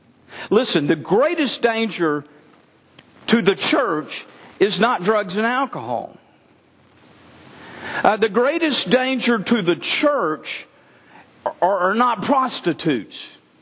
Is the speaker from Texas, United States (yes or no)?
yes; Texas, United States; I'm a Texan, born and bred.